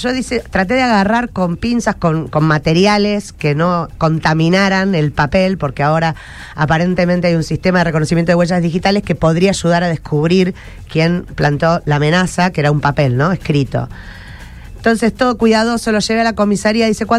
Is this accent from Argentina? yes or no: yes; Argentina; se dio cuenta recién que somos argentinos, que estamos dentro del territorio nacional